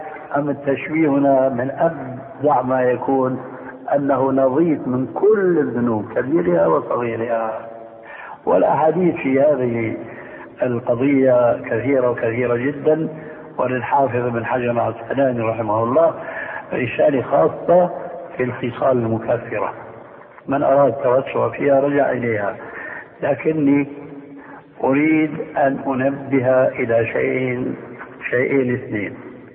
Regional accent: Syria; وكما يقول عندنا في سوريا نحط رجلينا بقى ماء بارد

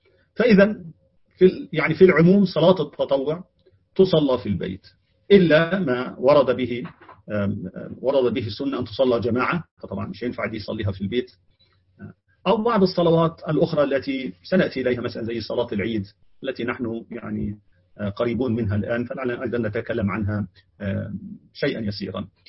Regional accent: Egypt; عندنا كمصريين

